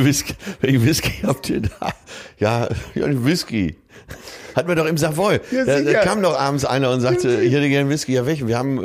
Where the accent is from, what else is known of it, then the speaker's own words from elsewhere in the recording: North Rhine-Westphalia, Germany; Wir kommen ja weiter aus dem Ruhrgebiet